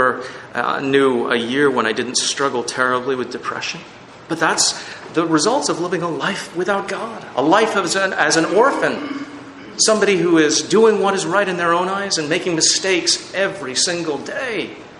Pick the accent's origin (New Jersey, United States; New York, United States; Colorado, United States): New Jersey, United States; In the town where I grew up in New Jersey, there was supposedly an evangelical church in town.